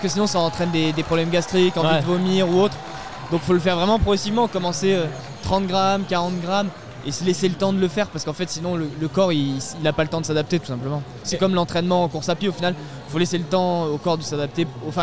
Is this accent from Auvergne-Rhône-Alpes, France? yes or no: yes; Chambéry, Auvergne-Rhône-Alpes, France; c'était le marathon de chez moi à Chambéry.